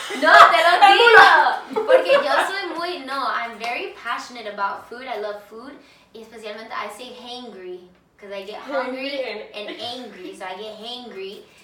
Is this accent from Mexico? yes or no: yes; Mexico; No, porque soy mexicana, tenemos muchos babies de mi familia